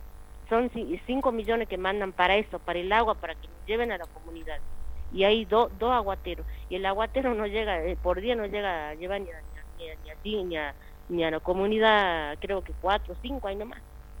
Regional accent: Tartagal, Salta, Argentina; Sí, yo de Tartagal, todos los que venimos somos de Tartagal, de las comunidades de la Ruta 86. Yo soy parte guaraní

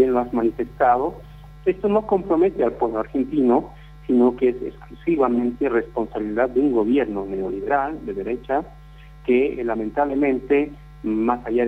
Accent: Bolivia; los crímenes de lesa humanidad que se han perpetrado en mi país en el golpe de Estado de la dictadura de Yanine Áñez.

